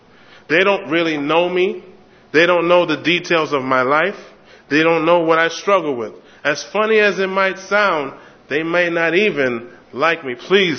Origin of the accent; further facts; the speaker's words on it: New York City, New York, United States; Growing up in New York City, you would realize that friendship is a powerful thing because there weren't too many people you would call your friend.